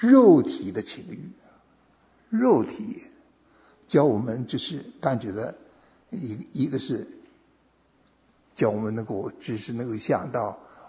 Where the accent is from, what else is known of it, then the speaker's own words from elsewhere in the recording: China; 不是我们在中国没有东西吃